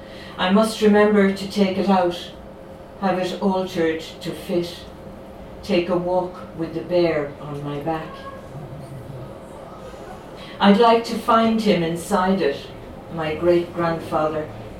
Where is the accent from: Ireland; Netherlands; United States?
Ireland; also born or lived in England; we came to Ireland when I was like 5 from England